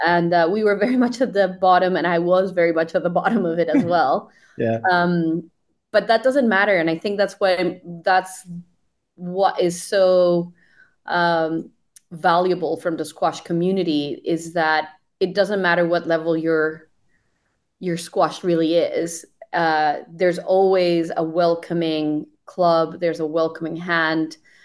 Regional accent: Colombia; I moved back to Colombia after college. I'm originally from Colombia.

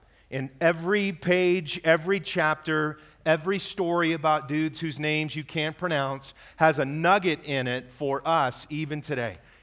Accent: Fresno, California, United States; And I grew up in Fresno, by the way, just down the way.

